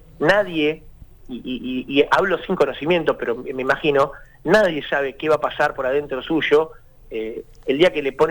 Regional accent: Buenos Aires, Argentina; now in Ushuaia, Argentina; yo vengo de Capital.

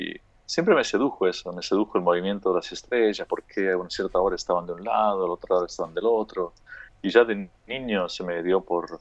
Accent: Córdoba, Argentina; now in Canada; Estoy en Canadá, sí, hace muchos años ya. Yo me fui de Argentina hace 32 años y estoy en Canadá hace 22 años.

